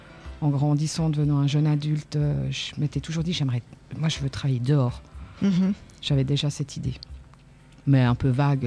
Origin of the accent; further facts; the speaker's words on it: Gland, Vaud, Switzerland; J'ai grandi à Gland en fait.